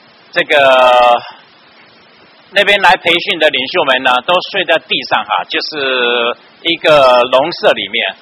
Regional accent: Taiwan; moved away as an adult; also born or lived in Qingdao, China; now in United States; 我是生在青岛。所以我是有点年纪的人哈。那解放到台湾。所以在台湾读了大学，然后来美国再读书，然后在这边慢慢这样子过来的。来美国有30多年了哈

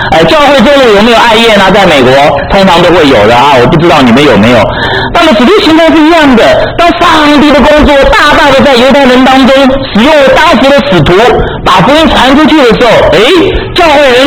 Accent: Taiwan; born there; 我的老家在河南那么我在台湾出生爸爸妈妈就告诉我说老家在河南，常常听到老家的事情但是从来没机会回到这个河南

